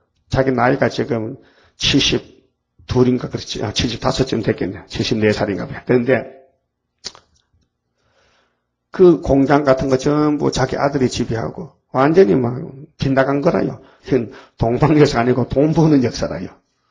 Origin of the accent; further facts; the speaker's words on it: Uiseong, North Gyeongsang, South Korea; 김화봉 목사는 경상도 의성 사람인데 우리 고향 사람이거든요.